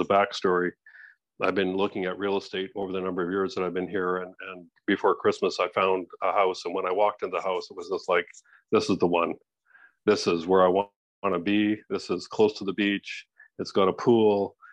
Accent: Canada; moved away as an adult; now in Mexico; I'm in Mexico, I'm a Canadian. This time when I came to Mexico, I came here indefinitely. I've sold my house in Canada, which was a big step to do that.

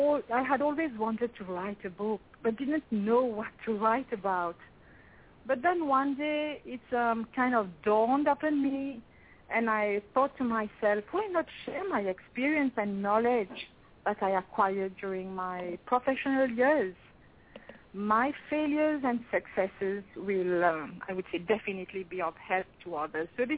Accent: Mauritius; now in Toronto, Canada; I immigrated from Mauritius Island. Mauritius Island is located in the Indian Ocean. My family, husband, and two sons to Canada. So we now live in Toronto now.

